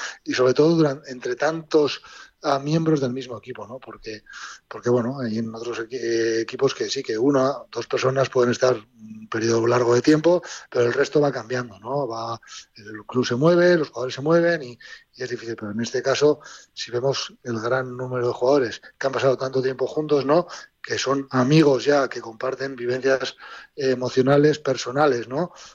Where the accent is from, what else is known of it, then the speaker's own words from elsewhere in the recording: Pamplona, Navarre, Spain; somos de la Chantrea, nos hemos visto jugar.